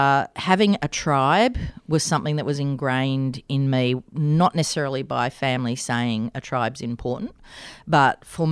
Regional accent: Heidelberg, Victoria, Australia; I grew up in Melbourne, actually in Heidelberg, literally on the banks of the Yarra River. If you know Heidelberg well, Warringal Park was my backyard.

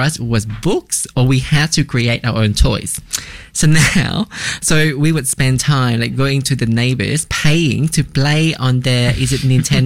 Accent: Vietnam; for me personally, I would travel to the countryside. Just like an hour of motorbi

